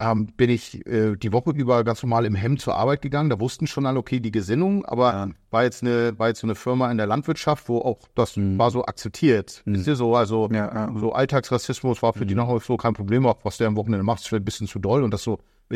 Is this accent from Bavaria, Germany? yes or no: no; Stockelsdorf, Schleswig-Holstein, Germany; Bin dann gut behütet aufgewachsen hier in Stockelsdorf, ein kleiner Vorort von Lübeck.